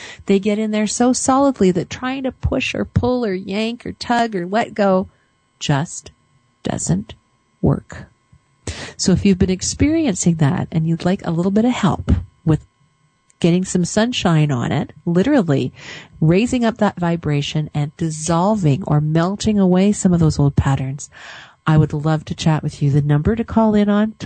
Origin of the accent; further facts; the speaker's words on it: Canada; I'm from Canada and I live in Calgary, Alberta.